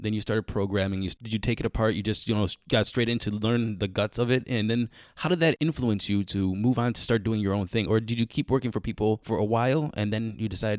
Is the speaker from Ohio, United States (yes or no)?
yes; Cleveland, Ohio, United States; You know I'm from Cleveland, yeah?